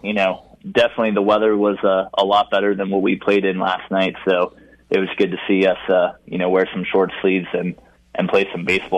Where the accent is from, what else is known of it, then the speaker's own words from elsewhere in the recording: East Coast, United States; I know I had the opportunity growing up on the East Coast where we took a spring break trip down to North Carolina